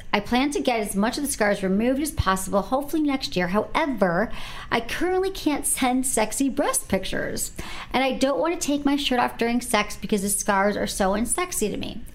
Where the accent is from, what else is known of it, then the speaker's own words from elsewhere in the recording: Portland, Oregon, United States; I'm 25 years old, and I'm from Portland, Oregon.